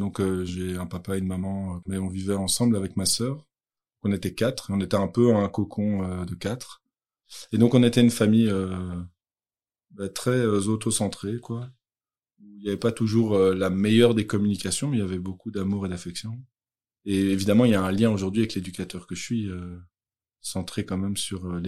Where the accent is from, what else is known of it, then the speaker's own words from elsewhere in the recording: Brussels, Belgium; suis un être humain de 32 ans, bientôt 33. Je suis papa de deux enfants. J'habite à Pontassel. Je suis originaire de Bruxelles.